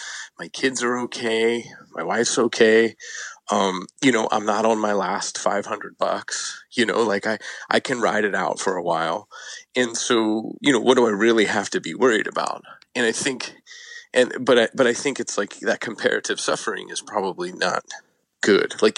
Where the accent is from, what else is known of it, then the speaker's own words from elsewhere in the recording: United States; That was me watching the culture and, you know, being an American in the last couple of years.